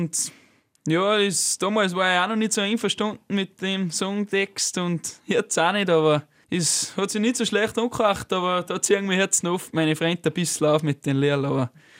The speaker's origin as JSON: {"language": "German", "region": "Salzburg", "country": "Austria", "accent": "Pongau dialect", "said": "Ja, mein Dialekt ist, glaube ich, ein richtiges Bongauerisch. Und ich glaube auch, dass ich ein bisschen Hornbuchern schon rede, aber ich glaube, das passt in Salzburg."}